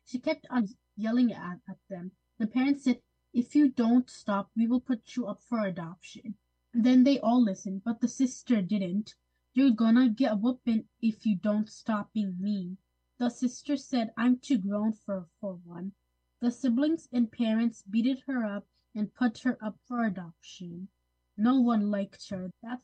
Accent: Hudson, New York, United States; I'm 15, and I'm 10 years old from Hudson.

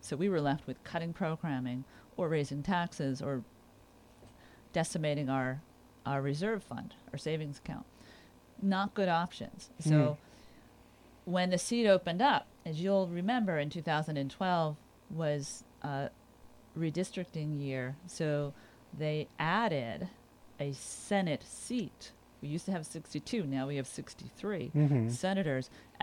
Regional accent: New Jersey, United States; now in Duanesburg, United States; So I've been in New York since 1989. I grew up in New Jersey.

